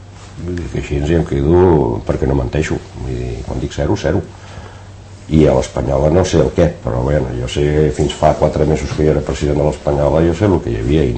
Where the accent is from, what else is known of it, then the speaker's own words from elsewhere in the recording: Terrassa, Catalonia, Spain; som de Terrassa